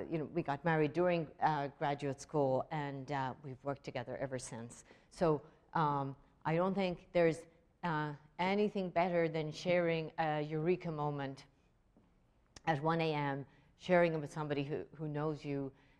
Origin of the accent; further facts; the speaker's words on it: Ireland; You know, growing up in Ireland, we were very excited by poetry